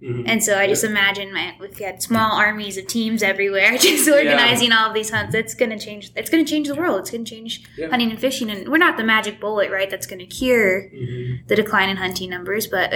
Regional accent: Kansas, United States; now in Manhattan, United States; I'm from Western Kansas. I'm in Manhattan now.

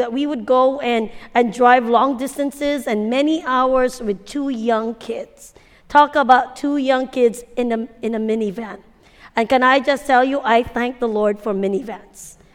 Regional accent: Hawaii, United States; growing up in Hawaii, having grown here

